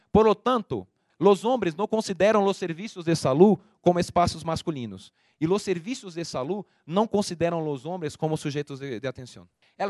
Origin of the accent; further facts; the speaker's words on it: Brazil; Spanish is a second language; Yo vengo de Brasil